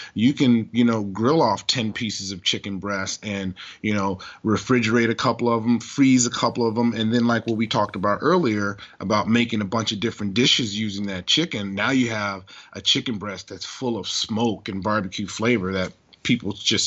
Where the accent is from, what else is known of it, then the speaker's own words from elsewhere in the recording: Louisiana, United States; I'm from Louisiana. We don't use much thermometers. We pretty much just go by sight, you know.